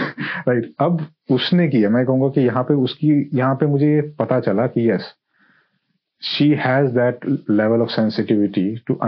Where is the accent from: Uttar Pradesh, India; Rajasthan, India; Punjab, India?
Rajasthan, India; Love marriage भी, और वो मेरी वाइफ पंजाब से और मैं राजस्थान से हूँ।